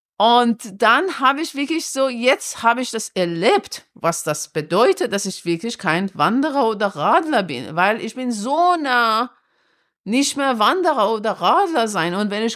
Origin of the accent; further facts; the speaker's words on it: Iran; Ein Haut ist, ich bin Iranerin.